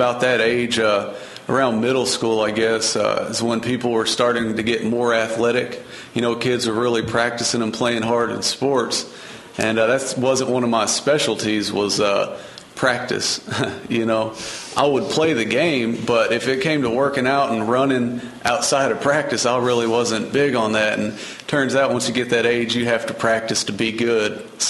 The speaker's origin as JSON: {"language": "English", "region": "Kentucky", "country": "United States", "tie": "born or raised there", "said": "I grew up in Western Kentucky, and I'm the youngest of five."}